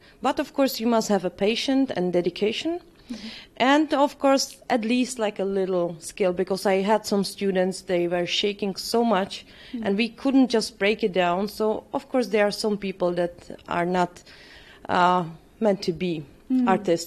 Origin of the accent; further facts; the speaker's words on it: Czechia; I come from Czech Republic